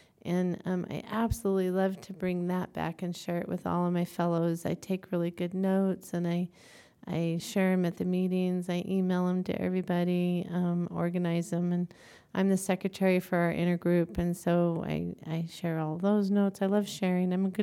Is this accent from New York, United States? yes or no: no; Billings, Montana, United States; I'm a compulsive eater. I'm from Billings, Montana.